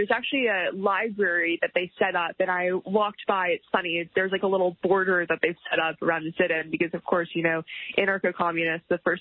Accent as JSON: {"language": "English", "town": "Los Angeles", "region": "California", "country": "United States", "tie": "born or raised there", "said": "I was raised in Los Angeles. I went to a private school, and I was very liberal"}